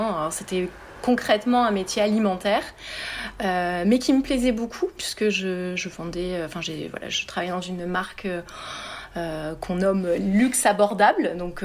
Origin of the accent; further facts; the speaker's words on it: Normandy, France; puisque je suis normande à la base et aller vivre toute seule à Paris, ça me faisait très très très peur.